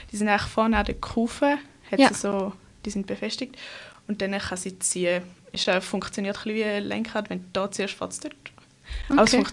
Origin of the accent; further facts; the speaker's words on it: St. Gallen, Switzerland; Ich komme aus dem Kanton St. Gallen.